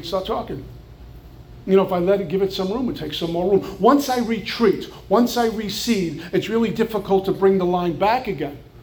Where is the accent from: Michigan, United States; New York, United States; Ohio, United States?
New York, United States; I'm from New York. You always get a piece.